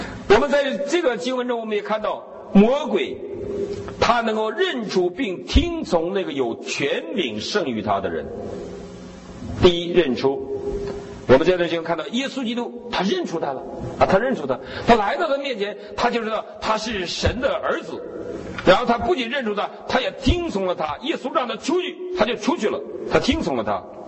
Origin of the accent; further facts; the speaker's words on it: Northeast China, China; 我们东北人怕黄鼠狼，